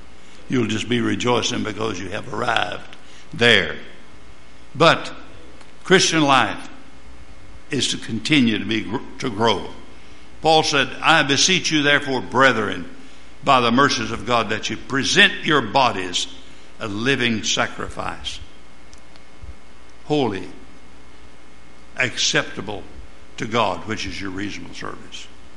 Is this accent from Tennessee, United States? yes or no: yes; Tennessee, United States; I know where I came from. I came from Tennessee. If you don't go with me sometime, I'll take you and show you where I came from. Poorest county in the state of Tennessee, probably. And my area was probably the poorest. Grundy County.